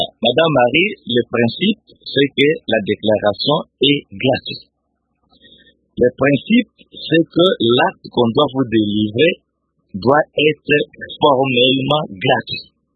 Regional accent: Lemba, Kinshasa, DR Congo; Je veux vous parler, parce que moi je suis de Lemba, je veux vous parler de l'expérience de Lemba.

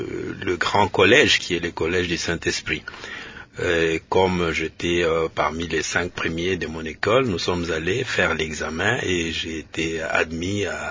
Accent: Kibombo, Maniema, DR Congo; born or raised there; also born or lived in Kindu

